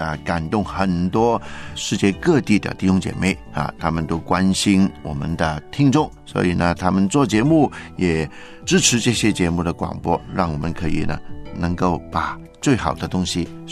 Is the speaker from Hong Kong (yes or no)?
yes; Hong Kong; Chinese is a second language; 因为呢我们香港这个环境呢，一般来讲我们都是讲广东话的嘛